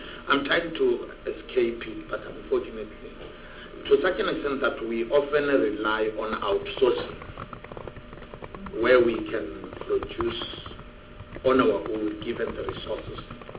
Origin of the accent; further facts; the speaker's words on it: South Africa; because we must admit as South African educational system that we have got a challenge.